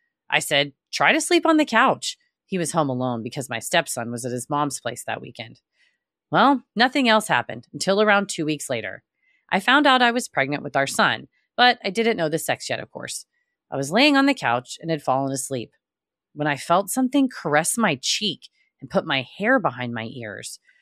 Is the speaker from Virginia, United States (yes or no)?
yes; Newport News, Virginia, United States; also born or lived in Hawaii; He was at CNU, the college in my hometown, in Newport News, Virginia. I was just back home from living with my ex-husband in Hawaii